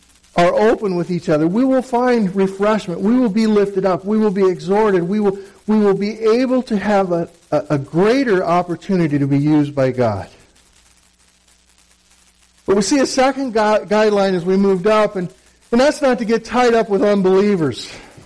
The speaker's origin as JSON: {"language": "English", "region": "Midwest", "country": "United States", "said": "I come from the Midwest and we had a county fair where they had horse pulls."}